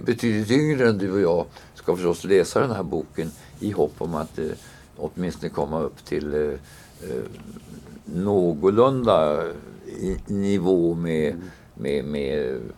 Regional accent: Norrland, Sweden; Jag är norrlänning, va?

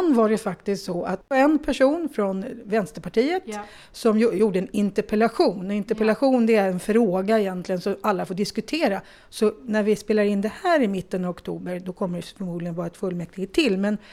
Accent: Bollmora, Stockholm County, Sweden; Jag är en asfaltsunge från Bollmora som inte vet vad man gör med saker man odlar.

